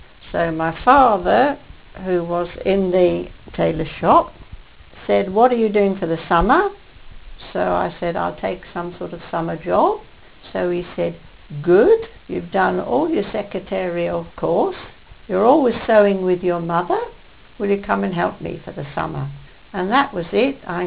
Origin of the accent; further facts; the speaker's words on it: Deal, South East England, United Kingdom; born there; I was born in Deal. I was actually born in the barracks, in the married quarters, my father being a serving marine at the time.